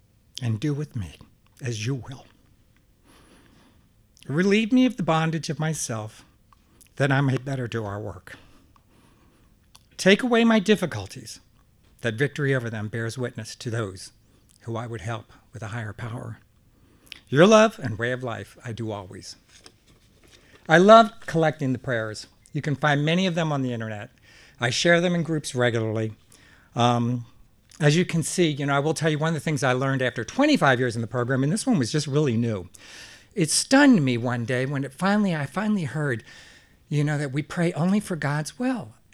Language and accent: English; Deep South, United States; also born or lived in Pennsylvania; I was born in the North, and in first grade, my family moved me to the Deep South.